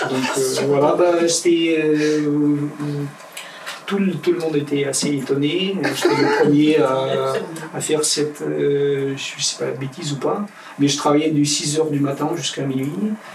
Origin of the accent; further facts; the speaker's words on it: Moldova; French is a second language; now in France; Je viens de Moldavie. La Moldavie, c'est un tout petit pays qui est situé entre la Roumanie et l'Ukraine.